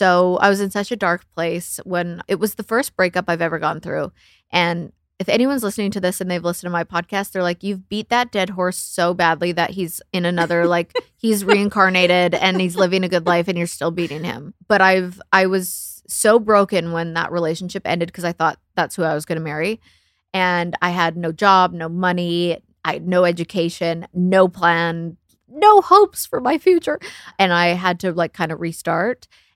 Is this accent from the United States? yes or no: no; Canada; I'll just chase a hockey player because I'm Canadian.